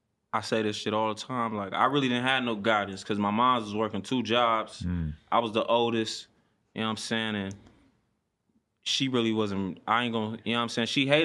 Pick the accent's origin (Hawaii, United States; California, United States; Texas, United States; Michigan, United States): California, United States; Compton; Shit, I'm from Compton, yep. Born and raised.